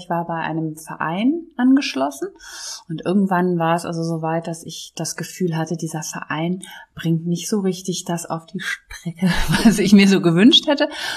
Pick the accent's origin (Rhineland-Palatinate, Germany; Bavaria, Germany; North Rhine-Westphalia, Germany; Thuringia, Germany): North Rhine-Westphalia, Germany; ich komme ja gebürtig hier aus der Nähe von Düsseldorf und dann bin ich zurückgegangen nach Köln. Das ist eigentlich die Heimatstadt meiner Mutter.